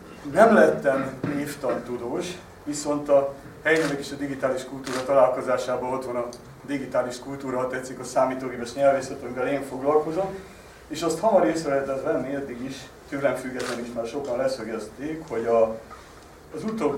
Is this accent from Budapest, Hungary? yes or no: yes; Budapest, Hungary; azt mondom, hogy pesti vagyok, és senki nem gondol arra, hogy én tulajdonképpen budai vagyok